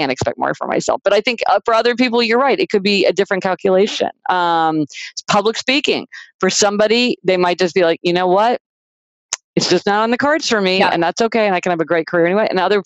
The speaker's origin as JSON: {"language": "English", "town": "Kansas City", "region": "Missouri", "country": "United States", "tie": "born or raised there", "lives_now": "New York City, United States", "said": "I grew up in Kansas City, Missouri. So I got my driver's license at 16, but I live in New York City"}